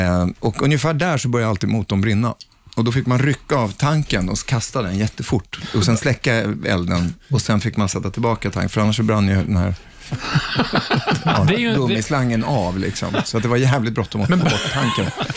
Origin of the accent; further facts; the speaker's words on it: Ekerö, Stockholm County, Sweden; Jag är uppväxt på Ekerö.